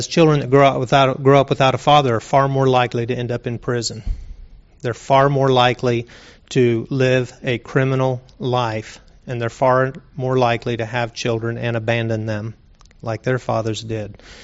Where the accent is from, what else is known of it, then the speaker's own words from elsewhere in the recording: Kansas, United States; born there; I was born in Kansas 54 years ago. And I was born out in the sticks in Kansas where there weren't any sticks.